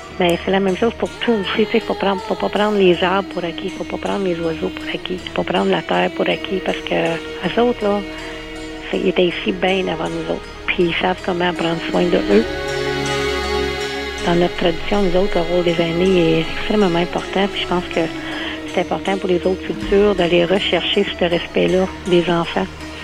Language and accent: French; Hull, Quebec, Canada; Je suis algonquine. Je suis native de Hull.